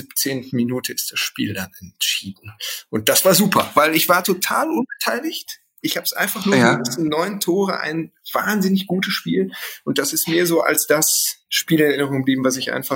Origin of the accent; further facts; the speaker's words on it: Gelsenkirchen, North Rhine-Westphalia, Germany; ich bin ganz in der Nähe von Parkstadion aufgewachsen, war auch ganz viel damals